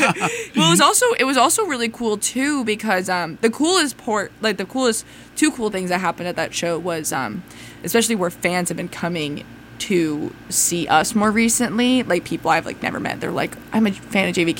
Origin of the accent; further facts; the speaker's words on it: New York City, New York, United States; And we're from New York City.